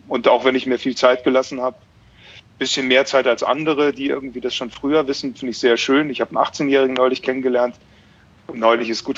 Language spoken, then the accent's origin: German; Bavaria, Germany; moved away; Ich komme ja aus Bayern ursprünglich